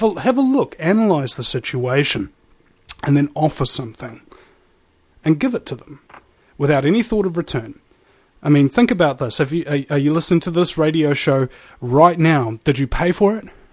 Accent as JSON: {"language": "English", "country": "New Zealand", "said": "I'm from New Zealand. I didn't get the reference"}